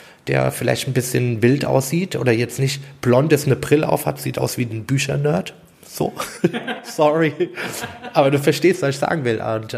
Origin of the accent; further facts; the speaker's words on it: Hesse, Germany; born there; now in Munich, Germany; bin in Hessen geboren, bin seit 6 Jahren in München.